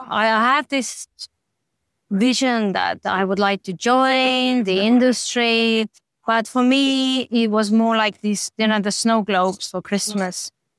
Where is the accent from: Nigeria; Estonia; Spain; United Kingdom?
Estonia; English is a second language; I grew up in Estonia in a little university town, even not by the seaside.